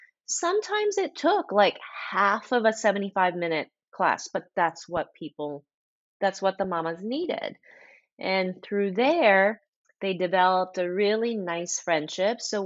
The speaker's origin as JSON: {"language": "English", "country": "Japan", "tie": "born or raised there", "said": "I grew up in Japan."}